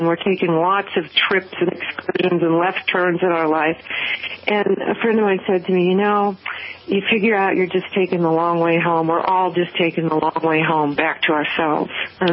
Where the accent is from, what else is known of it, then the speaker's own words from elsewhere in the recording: Memphis, Tennessee, United States; born there; now in New York, United States; And I was born in Memphis. But I've lived in New York for 23 years, and I thought that the South was kind of a footnote in my past